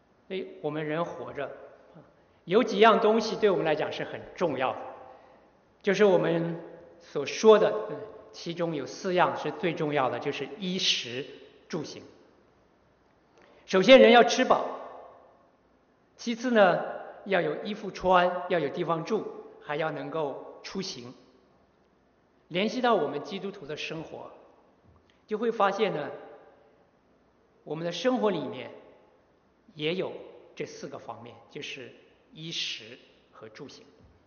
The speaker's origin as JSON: {"language": "Chinese", "region": "Northeast China", "country": "China", "said": "我们东北人呢也喜欢说一句话，东北来的可能还记得"}